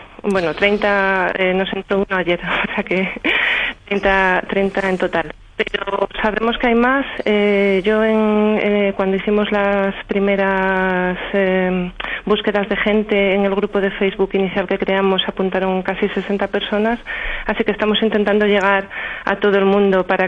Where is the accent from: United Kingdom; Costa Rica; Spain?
Spain; Salamanca, Castile and León; Yo soy de Salamanca y el invierno de Salamanca no tiene mucho que envidiar al invierno noruego.